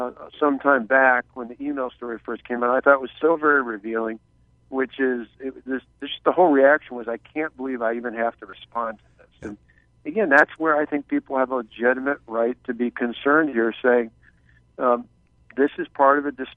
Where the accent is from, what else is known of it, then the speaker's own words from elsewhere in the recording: Midwest, United States; You know, I come from the Midwest. We're Midwestern nice. I have a Midwestern filter.